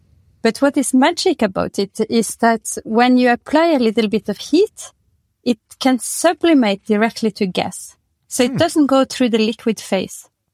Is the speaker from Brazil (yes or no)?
no; Norway; now in France; I'm from Norway. And a physicist of origin. And now I live in France for the last 15 years.